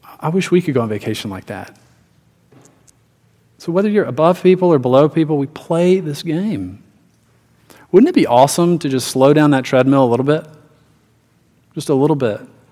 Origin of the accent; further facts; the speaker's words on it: Atlanta, Georgia, United States; now in Greenville, United States; I said, oh, I grew up in Atlanta. I'm living in Greenville now, so I guess I'm from the South.